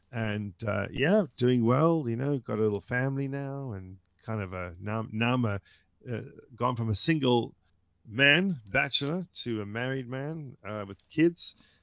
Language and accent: English; South Africa; now in London, United Kingdom; since moving to the UK, I've bumped in a few SAFRs here. And, of course, that's what SAFR is short for, by the way, South African. And, that's why it's SAFR and Brit, because I'm also British.